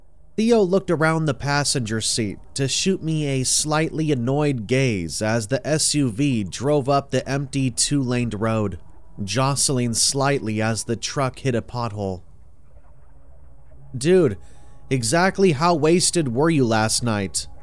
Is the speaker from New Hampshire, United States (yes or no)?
yes; Portsmouth, New Hampshire, United States; moved away as an adult; I'm originally from New England, having been born in Portsmouth, New Hampshire. When I graduated high school, I decided that I didn't want to spend my entire life living in the same area I had been born in.